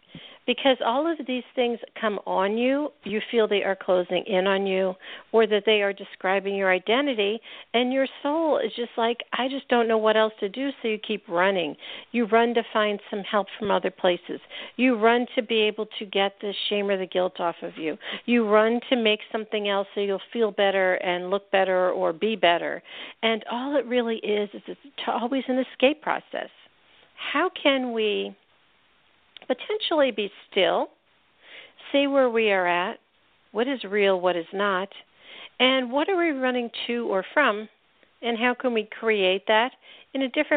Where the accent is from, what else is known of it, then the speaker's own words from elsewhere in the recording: Northeast, United States; I grew up in the Northeast in the 50s and 60s. That was a lot of the immigrants, you know, time.